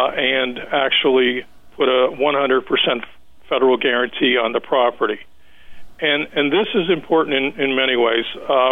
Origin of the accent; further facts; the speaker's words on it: Nanticoke, Pennsylvania, United States; I am in Harrisburg, but Jackie and Pat, I am a resident of Luzerne County. That's where I'm from. I've been born and raised in Nanticoke, and I just spend weekdays down here.